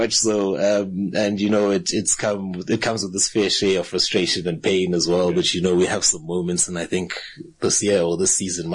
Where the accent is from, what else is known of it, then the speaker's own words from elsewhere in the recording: King William's Town, Eastern Cape, South Africa; So I was born and raised in the Eastern Cape, in a small town called King Williamstown, which is what is formerly known as the Siskei, in the Eastern Cape.